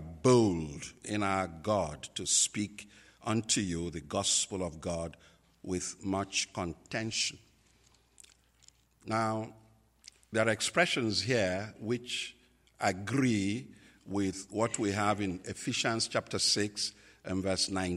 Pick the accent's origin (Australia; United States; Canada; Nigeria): Nigeria; first language Igbo; English is a second language; In my native language, Igbo, which is part of the 250 language groups we have in Nigeria, I want to say, Unemena, Daalunu.